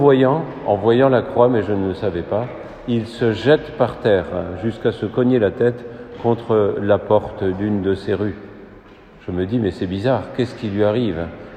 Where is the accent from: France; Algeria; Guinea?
France; North; Moi, je viens du Nord aussi.